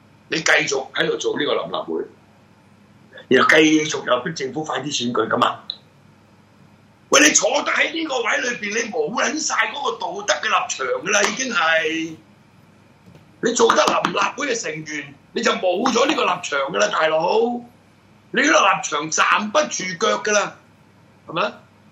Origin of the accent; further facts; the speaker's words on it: Hong Kong; 我哋香港人爭取咗咁多年